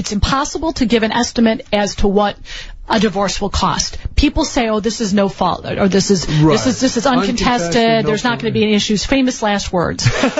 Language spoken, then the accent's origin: English; Berwyn, Illinois, United States; Because back in the day, back when I grew up in Berwyn, you know, people kind of watched out for each other.